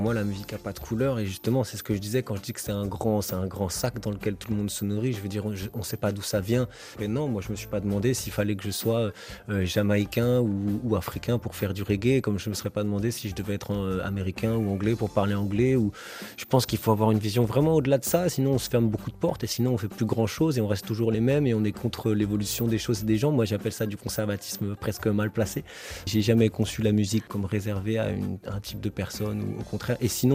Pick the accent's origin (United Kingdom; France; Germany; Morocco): France; ici, chez nous, en France